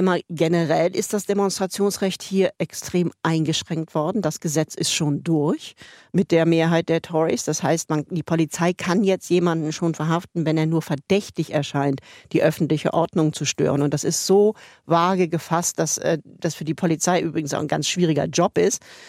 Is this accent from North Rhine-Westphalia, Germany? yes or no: yes; Cologne, North Rhine-Westphalia, Germany; Und sage ich jetzt einfach mal so als Kölnerin.